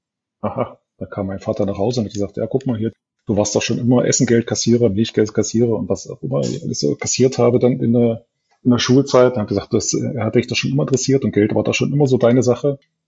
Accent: Köthen, Saxony-Anhalt, Germany; ich bin tatsächlich in Köthen geboren, habe die ganze Zeit meines Lebens auch in Köthen gelebt oder viele Jahre meines Lebens tatsächlich überwiegend in Köthen gelebt.

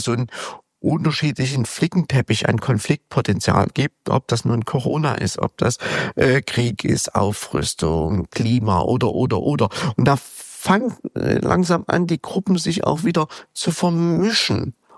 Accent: East Germany, Germany; aber ich bin ja nun in der DDR aufgewachsen

